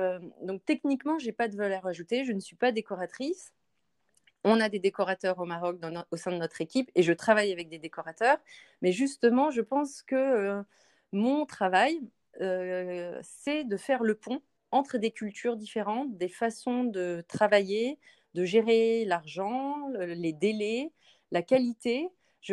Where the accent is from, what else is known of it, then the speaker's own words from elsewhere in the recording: northern France, France; On vient du nord de la France, seulement à 300 km